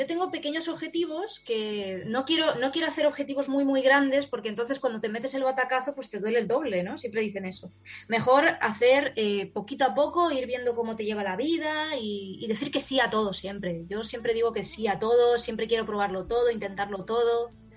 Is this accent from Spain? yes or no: yes; Spain; porque así somos los españoles.